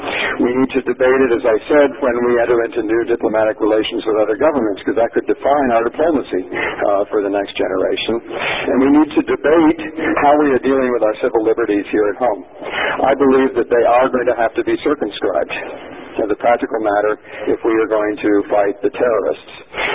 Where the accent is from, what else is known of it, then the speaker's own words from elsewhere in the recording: Boston, Massachusetts, United States; First, I am a Red Sox fan. I grew up in Boston.